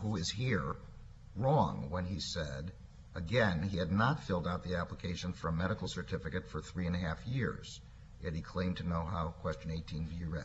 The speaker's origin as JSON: {"language": "English", "town": "Chicago", "region": "Illinois", "country": "United States", "said": "It's sort of like I'm from Chicago."}